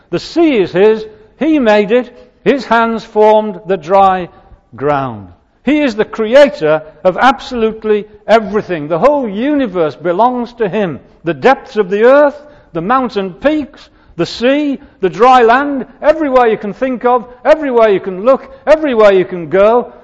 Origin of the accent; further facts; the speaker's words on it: England, United Kingdom; You know, I'm an Englishman.